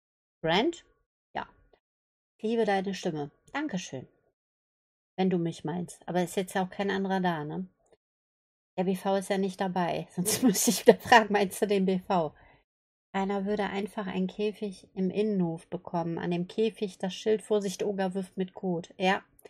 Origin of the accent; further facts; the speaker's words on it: Austria; Ach, ich als Österreicher bekomme maximal die Ausreise dafür und Einreiseverbot.